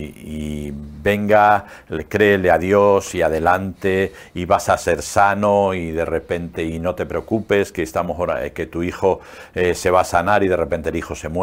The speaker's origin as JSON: {"language": "Spanish", "town": "Burgos", "region": "Castile and León", "country": "Spain", "said": "Por ejemplo, en mi tierra, en Burgos, a las 10 de la noche cierran el tanatorio"}